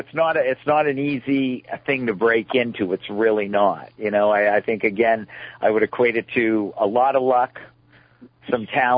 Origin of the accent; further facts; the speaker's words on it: Maine, United States; I did. I grew up in Maine. I am from Maine, and I grew up in Maine.